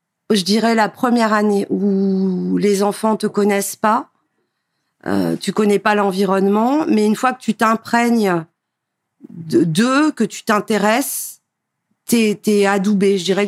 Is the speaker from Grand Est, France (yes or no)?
yes; Metz, Grand Est, France; now in Toulon, France; Alors, moi, je suis Lorraine. Je suis née à Metz. J'ai fait mes études à Metz.